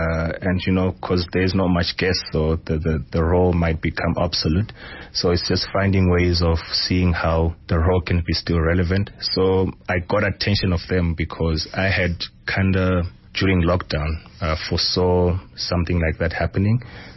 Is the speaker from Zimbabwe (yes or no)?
yes; Zimbabwe; So I grew up in Zimbabwe, going to the rough family home where you used to pick fruits in the wild.